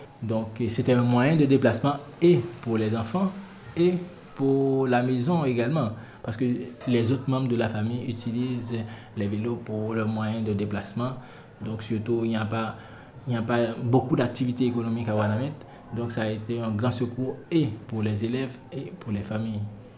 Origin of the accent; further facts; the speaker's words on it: Haiti; Je suis d'Ekaï. Et la ville d'Ekaï et la ville des Gonaïves sont les deux villes du pays où il y a le plus de vélos.